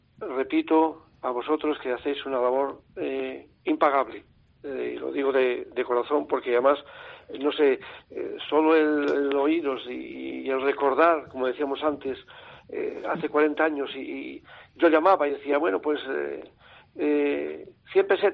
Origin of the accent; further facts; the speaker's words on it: Turcia, Castile and León, Spain; now in Benavides, Spain; Yo ahora vivo en Benavides, desde hace muchos, muchos años, pero yo soy natural de Turcia